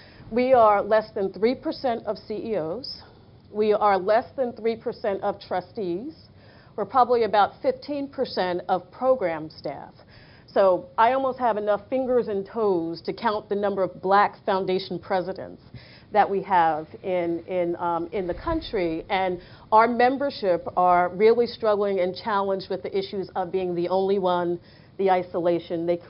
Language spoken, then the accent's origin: English; Long Island, New York, United States; I grew up in Long Island, New York.